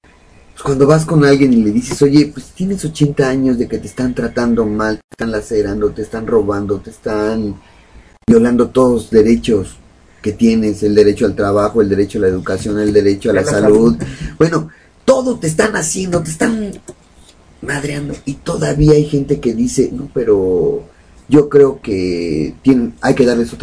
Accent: Mexico; todos somos mexicanos

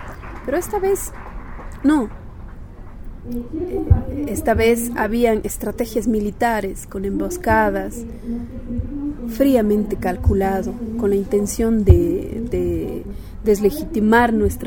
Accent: Ecuador; Vengo de Ecuador. Soy poeta quichua del pueblo Cayambi.

